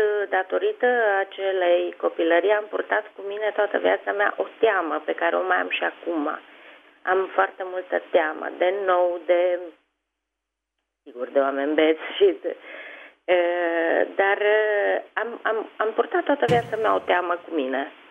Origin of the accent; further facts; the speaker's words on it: Cluj, Cluj County, Romania; da. Sunt din Cluj, am 56 de ani.